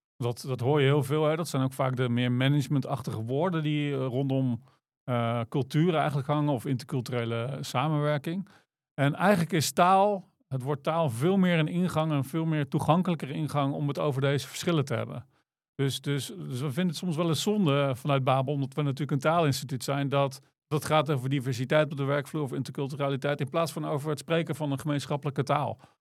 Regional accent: Netherlands; daar ga ik als Nederlander vaak van uit dat het allemaal wel kan.

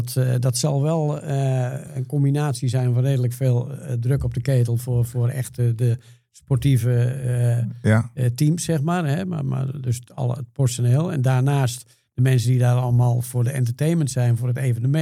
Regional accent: Netherlands; We zijn Nederlanders, hè?

